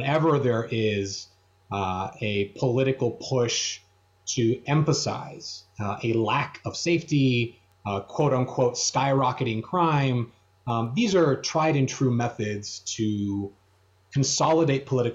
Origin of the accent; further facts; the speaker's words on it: Texas, United States; That said, I'm from Texas.